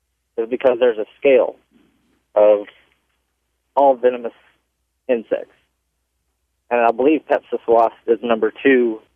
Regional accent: Texas, United States; And this wasp is from where I used to live at. I grew up in West Texas.

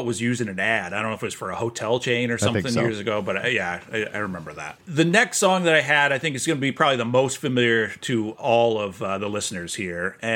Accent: Detroit, Michigan, United States; growing up in Detroit, I mean … is Detroit, so you heard a lot of him on the radio.

